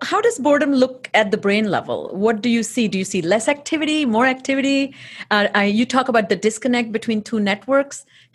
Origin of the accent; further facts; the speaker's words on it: India; I grew up in India